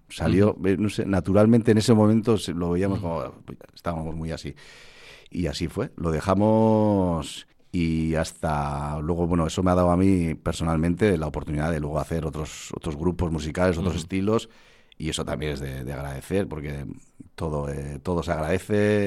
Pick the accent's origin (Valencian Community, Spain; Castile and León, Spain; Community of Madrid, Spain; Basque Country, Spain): Basque Country, Spain; Oñati; Somos de Guipúzcoa, pero vamos vizcaínos, o sea, una cosa